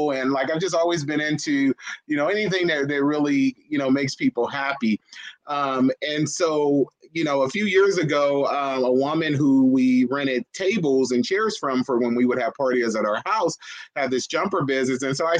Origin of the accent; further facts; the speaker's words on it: California, United States; now in Stockton, United States; So a little bit about me. I am from the Bay Area. My wife, Angela, and I moved here in the late 90s. Set roots here in Stockton.